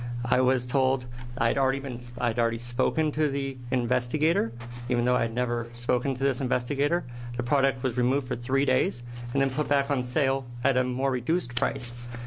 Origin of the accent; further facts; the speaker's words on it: Oregon, United States; I'm from Lane County.